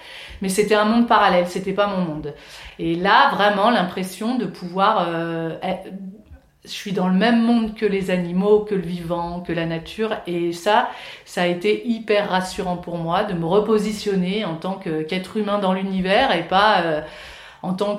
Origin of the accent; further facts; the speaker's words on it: Lyon, Auvergne-Rhône-Alpes, France; moi je suis lyonnaise voilà, de naissance. J'ai vécu à Lyon du coup jusqu'à mes 38 ans.